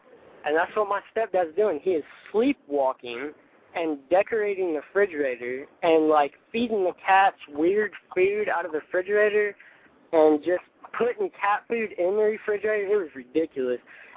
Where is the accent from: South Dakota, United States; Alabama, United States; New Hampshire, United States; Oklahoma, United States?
Oklahoma, United States; I'm from Oklahoma.